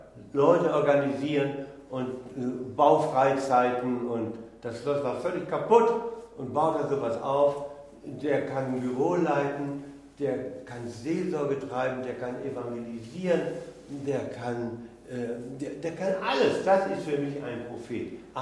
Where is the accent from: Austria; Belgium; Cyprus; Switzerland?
Austria; Und ich kenne so einen bei uns in Österreich